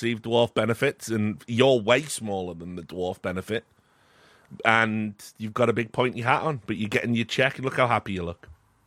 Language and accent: English; United Kingdom; You know, listen, I'm British.